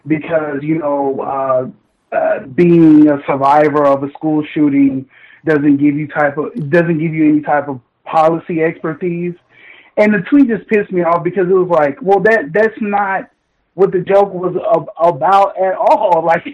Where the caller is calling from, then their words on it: Houston, Texas, United States; from Houston.